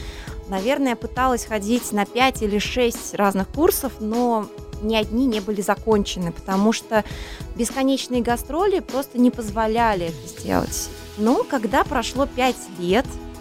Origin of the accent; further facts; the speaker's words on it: Russia; moved away as an adult; now in Riga, Latvia; Мне 38 лет. Я приехала из России уже 7 или 8 лет назад